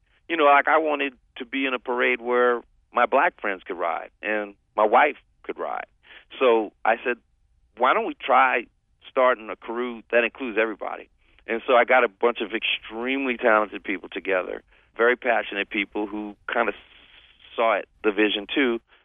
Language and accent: English; New Orleans, Louisiana, United States; This CD is a limited release in New Orleans. It's just like a special deal for my hometown.